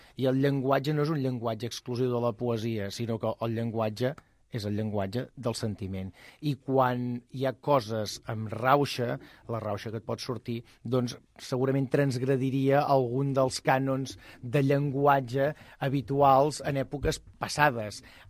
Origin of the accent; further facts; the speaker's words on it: Berga, Catalonia, Spain; a Berga, d'on soc jo